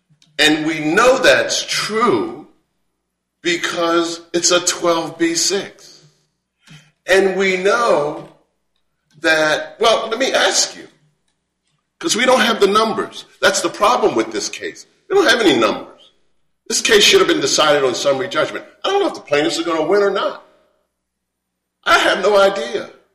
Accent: Maryland, United States; You know, you can imagine, I come from Maryland.

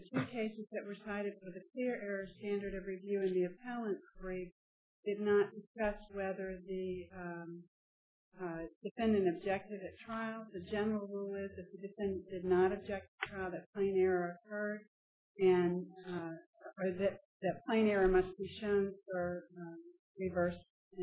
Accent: Charlotte, North Carolina, United States; I'm from Charlotte

